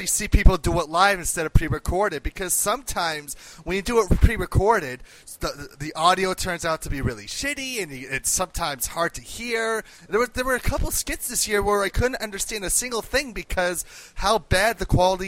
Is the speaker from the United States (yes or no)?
yes; Boston, Massachusetts, United States; And if they know that I'm from Boston and the Bruins are facing the Kings, I might be fucked.